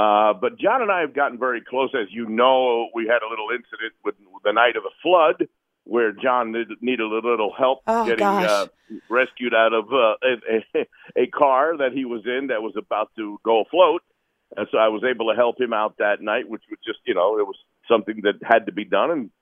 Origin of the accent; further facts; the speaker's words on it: New Jersey, United States; born there; You know, I am of Cuban descent, although I was born in New Jersey.